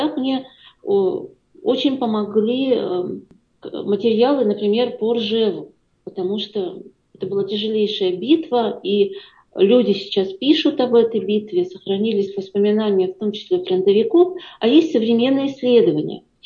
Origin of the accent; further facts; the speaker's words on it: Smolensk, Smolensk Oblast, Russia; мы в детстве жили в Смоленске как раз на улице маршала Соколовского.